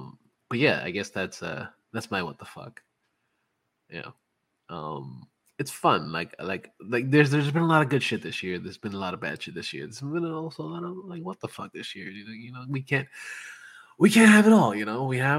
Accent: Bronx, New York, United States; Because, of course, I'm from the Bronx, so who the fuck plays cornhole in the Bronx?

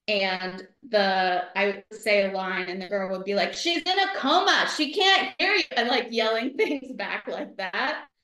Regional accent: Sarasota, Florida, United States; I grew up in Sarasota, Florida, and there is actually a lot of theater in Sarasota

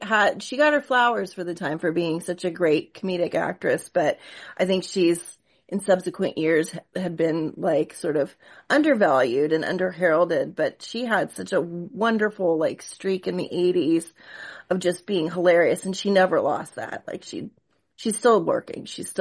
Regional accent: Danville, California, United States; now in Los Angeles, United States; which I still feel like I'm born and raised Northern Californian and from Danville.

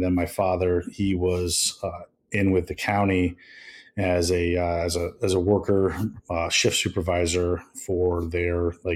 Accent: Schenectady, New York, United States; also born or lived in Minneapolis; So I was born actually in Minneapolis, Minnesota. And as far as that goes, we moved back to New York where my family was from.

